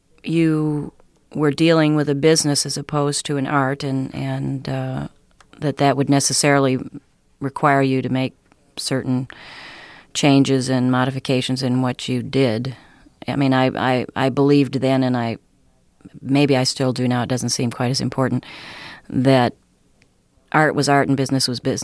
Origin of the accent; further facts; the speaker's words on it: Wisconsin, United States; now in California, United States; when coming from Wisconsin, I mean, I consider myself a pretty hip person. Not because I came from Wisconsin, but I mean, when I lived there, I thought I was real liberal and hip